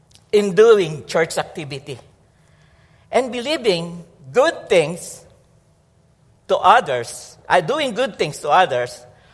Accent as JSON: {"language": "English", "country": "Philippines", "second_language": "English", "said": "I am connected to … I am a Filipino. I am connected to Philippines."}